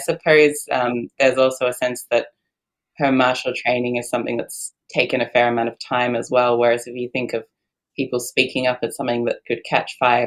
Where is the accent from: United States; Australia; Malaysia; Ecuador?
Australia; as an Australian who's traveled to New Zealand